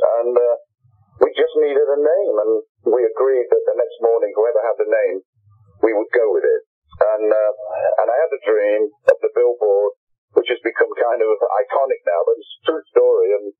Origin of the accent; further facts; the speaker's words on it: Nottingham, East Midlands, United Kingdom; Yeah, when I saw him, and I saw him several times when I was growing up in Nottingham.